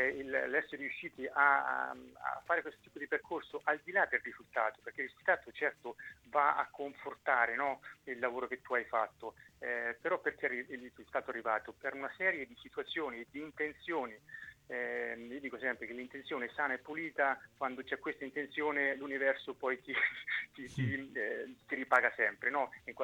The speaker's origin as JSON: {"language": "Italian", "region": "Marche", "country": "Italy", "said": "io sono marchigiano quindi ho quasi sempre vissuto nelle Marche, cioè tornavo sempre nelle Marche da dove andavo a giocare."}